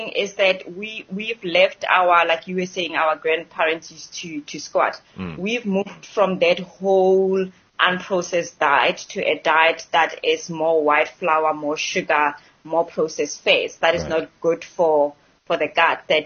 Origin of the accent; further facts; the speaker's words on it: Rustenburg, North West, South Africa; Sorghum actually in South Africa is much more better, because it's like I grew up in Rustenburg.